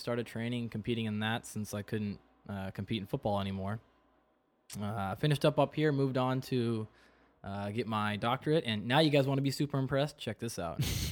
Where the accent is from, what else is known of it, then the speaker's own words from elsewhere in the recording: Pacific Northwest, United States; Yeah, and we're both from the Northwest, had nothing to do.